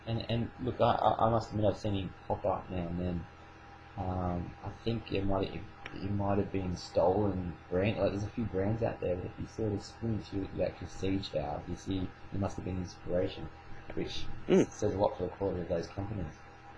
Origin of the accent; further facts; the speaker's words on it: Australia; as an Australian, Generation X, all white Australian, is synonymous, with growing up in Australia.